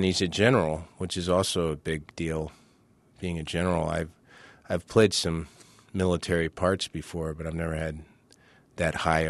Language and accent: English; Kentucky, United States; when I tell people I'm from Kentucky, everybody always sounds so surprised because they don't hear a Southern accent.